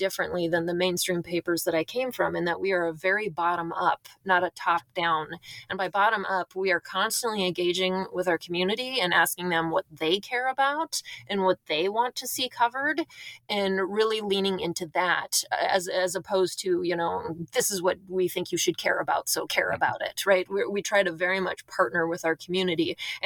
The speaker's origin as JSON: {"language": "English", "region": "North Dakota", "country": "United States", "accent": "North Dakota", "said": "I'm from a rural area in North Dakota. That's what my accent is for people who are listening."}